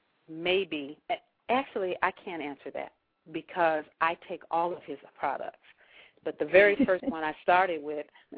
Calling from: Lithonia, Georgia, United States; I'm calling from Lithonia, Georgia. For those who don't know, that's in Atlanta, Georgia.

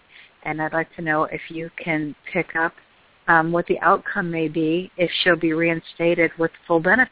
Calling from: Florida, United States; I'm calling from Florida.

